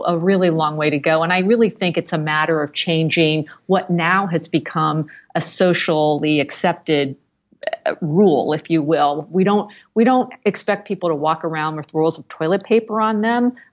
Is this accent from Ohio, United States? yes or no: yes; Columbus, Ohio, United States; in my hometown of Columbus, Ohio, been able to advocate for the airport.